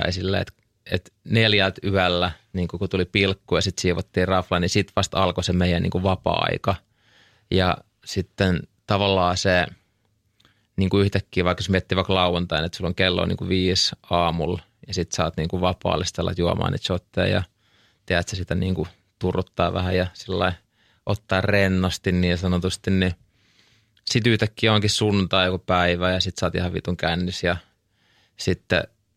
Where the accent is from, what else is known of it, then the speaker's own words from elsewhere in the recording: Helsinki, Uusimaa, Finland; mä oon siis Itä-Helsingistä kotoisin ja sellaisesta keskiluokkaisesta perusperheestä, missä faija teki paljon duunia ja mutsi oli himas.